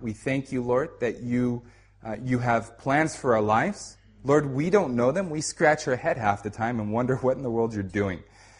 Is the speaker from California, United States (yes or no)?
yes; California, United States; moved away as an adult; now in London, United Kingdom; I am from the States, from California. I live in London